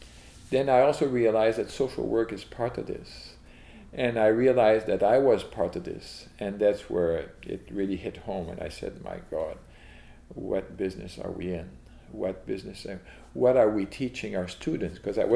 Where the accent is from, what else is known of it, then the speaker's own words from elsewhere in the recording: New Brunswick, Canada; I was from New Brunswick